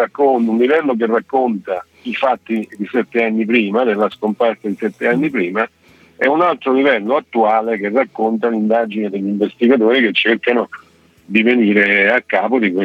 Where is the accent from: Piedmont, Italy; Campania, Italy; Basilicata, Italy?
Campania, Italy; Naples; Sono un napoletano, campano e lavoro in Toscana.